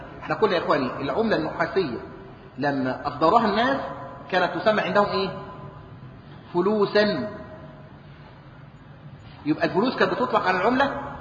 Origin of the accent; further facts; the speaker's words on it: Egypt; يعني إحنا الآن عندنا في مصر بنقول إيه؟ الاحتياط النقدي